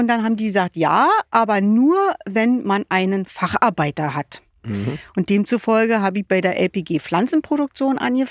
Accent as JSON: {"language": "German", "region": "Berlin", "country": "Germany", "tie": "born or raised there", "lives_now": "Brandenburg, Germany", "said": "Ich bin in Berlin geboren, also wirklich eine Ur-Berlinerin."}